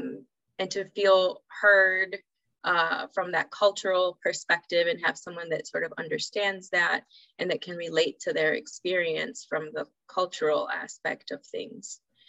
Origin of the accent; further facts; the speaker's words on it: Honduras; I'm from Honduras, and they say that the Honduran healthcare system is 50 years behind.